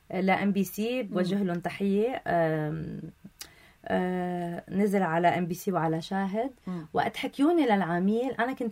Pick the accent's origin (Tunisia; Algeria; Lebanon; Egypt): Lebanon; الكل بيعرفني أنا قدي حدا متعصب للبنان بحب بلدي من كل قلبي